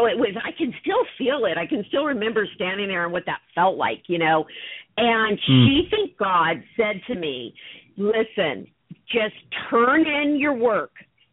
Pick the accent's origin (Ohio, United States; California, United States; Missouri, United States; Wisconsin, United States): California, United States; Huntington Beach; So, you know, growing up in this area, I grew up in Huntington Beach and moved to Newport later on